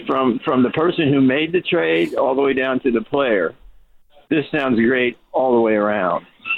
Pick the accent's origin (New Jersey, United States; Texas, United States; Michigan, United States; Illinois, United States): New Jersey, United States; I grew up back east, and you know, they're saying he couldn't close the deal on Judge. I grew up in New Jersey.